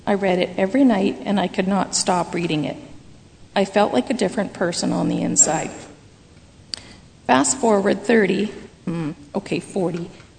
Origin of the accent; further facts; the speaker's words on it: Dauphin, Manitoba, Canada; As a child growing up in Dauphin in the 70s, late 70s, we were allowed to go pretty much anywhere we wanted and would go as far as our bikes would take us.